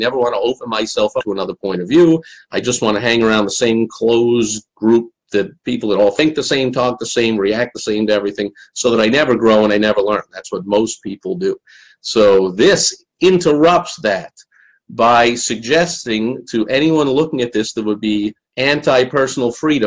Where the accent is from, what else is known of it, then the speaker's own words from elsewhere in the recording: New York, United States; I grew up in the Northeast in New York as a surrounded by nothing but left-wing liberal-itis.